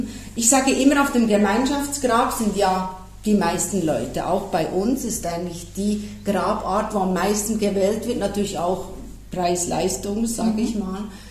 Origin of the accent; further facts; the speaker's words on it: Switzerland; Bei uns in der Schweiz ist es ja möglich, die Urne, natürlich nur die Urne, nicht den ganzen Körper im Sarg, aber die Urne mitzunehmen nach Hause